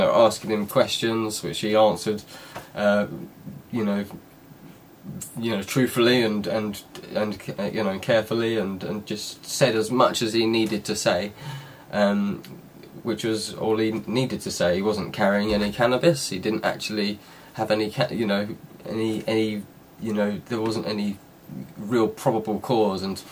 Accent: England, United Kingdom; I thought, you know, if they find out I'm English, they might start interrogating me

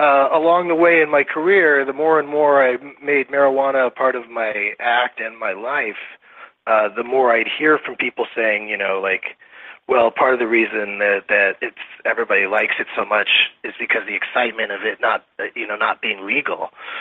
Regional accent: California, United States; You know, when I come from California, it just seems like such a mystical land to some people.

